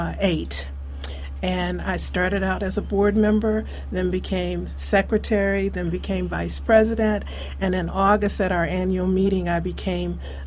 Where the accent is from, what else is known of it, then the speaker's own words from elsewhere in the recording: the South, United States; And I'm from the South, so I'm a child of segregation.